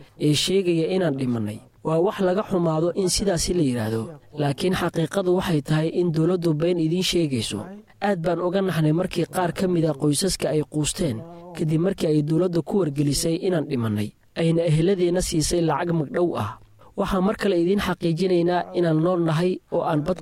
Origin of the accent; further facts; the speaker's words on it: Kakamega County, Kenya; born there; Somali is a second language; Waxaan sanadkii 1966 ku dhashay gobolka Kakamega. Waxaan ka soo jeedaa qabiilka Luhya.